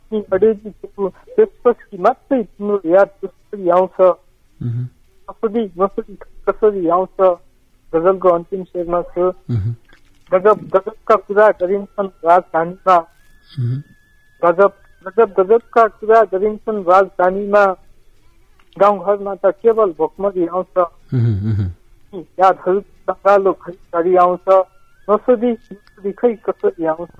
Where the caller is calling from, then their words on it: Birendranagar, Karnali Province, Nepal; हजुर म वीरेन्द्रनगरबाट